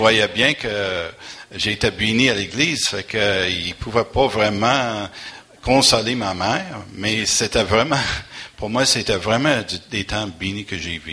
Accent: Montreal, Quebec, Canada; Avant d'aller vers Granby, parce que j'étais de Montréal

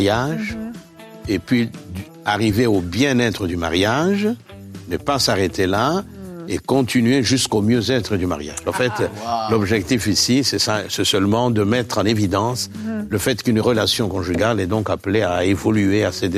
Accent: DR Congo; qui d'ailleurs est très très suivie chez moi au Congo.

